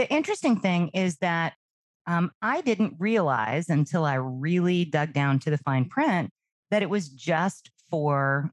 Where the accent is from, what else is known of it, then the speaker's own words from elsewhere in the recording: Nashville, Tennessee, United States; Full disclosure. I spent many of my formative years growing up in the Nashville area in Middle Tennessee.